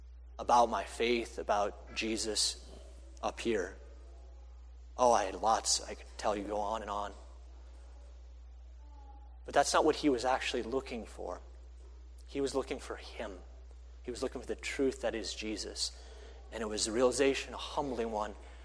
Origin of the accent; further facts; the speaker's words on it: Hazleton, United States; I grew up in Hazleton, a town of 350 people. There were two sorts of people in Hazleton. There were the Catholics and there were the Lutherans.